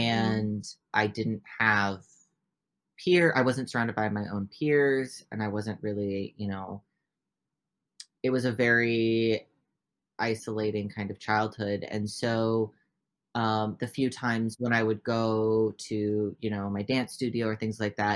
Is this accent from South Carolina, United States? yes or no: no; Oregon, United States; Me, born and raised in Oregon, only speak English.